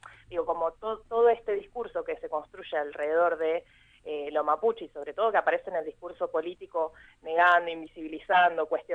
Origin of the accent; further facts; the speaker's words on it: Ingeniero Jacobacci, Río Negro, Argentina; born there; Radio Nacional Jacobacci, que es el lugar donde yo nací, que es el territorio tan querido.